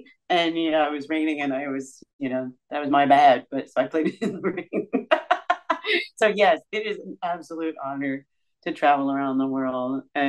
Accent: Georgia, United States; Yeah. I'm from Georgia.

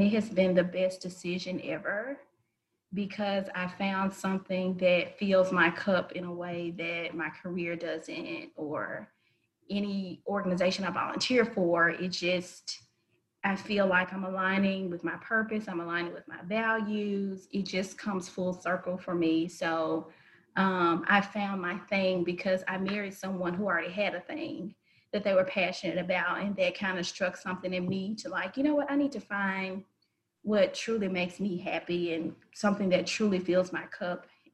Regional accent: Memphis, Tennessee, United States; I am 34 years old, born and raised in Memphis, Tennessee.

